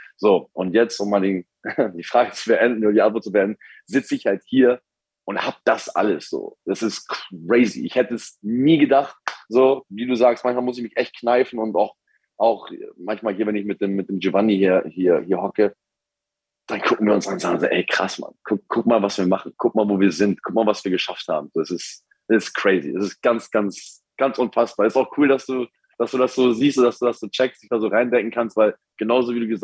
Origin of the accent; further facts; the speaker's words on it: Hamburg, Germany; ich komme aus Hamburg.